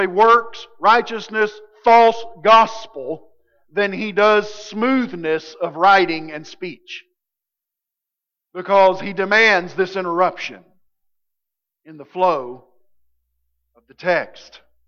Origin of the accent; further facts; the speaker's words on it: Appalachia, United States; accent: Southern Appalachian; I'm speaking English with Southern Appalachian dialect.